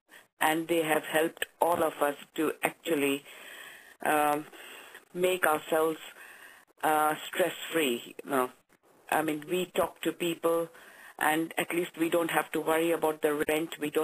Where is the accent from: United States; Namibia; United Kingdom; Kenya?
Kenya; moved away as an adult; now in Australia; I was born in Kenya. I was born and bred there, and I moved to Australia in 1998.